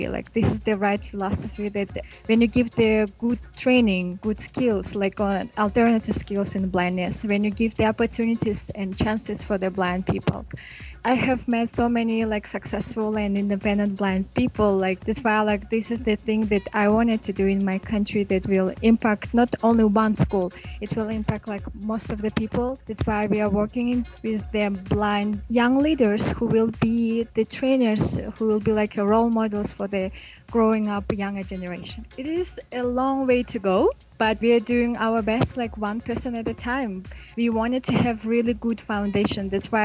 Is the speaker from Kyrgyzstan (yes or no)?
yes; Bishkek, Kyrgyzstan; English is a second language; also born or lived in Osh; I am 28 years old. I am from Bishkek.